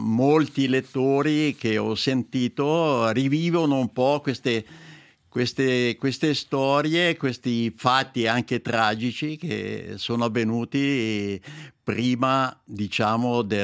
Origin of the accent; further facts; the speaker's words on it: Lumino, Ticino, Switzerland; born there; io sono nato appunto a Lumino da mio papà, che era un agricoltore